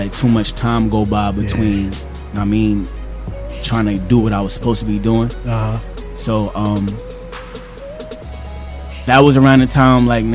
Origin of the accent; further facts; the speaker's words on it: Queens, New York, United States; I'm from Queens, born and raised.